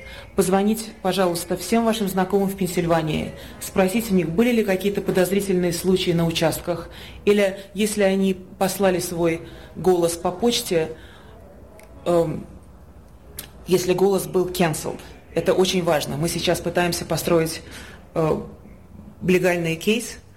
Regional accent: California, United States; я волонтер из Калифорнии, работаю сейчас на команду Трампа в Пенсильвании.

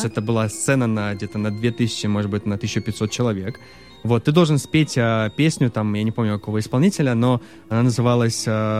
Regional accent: Kaliningrad, Kaliningrad Oblast, Russia; С Калининграда, город Калининград. Самая западная точка России.

